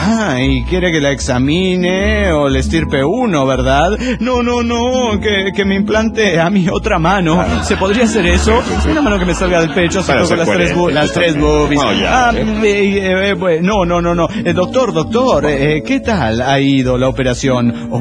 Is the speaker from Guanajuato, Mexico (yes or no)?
yes; Irapuato, Guanajuato, Mexico; de Irapuato, Guanajuato, México.